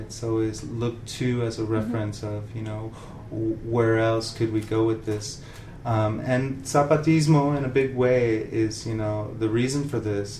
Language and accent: English; Ecuador; moved away; And I'm originally from Ecuador, and, you know, my life's goal is to get back to my country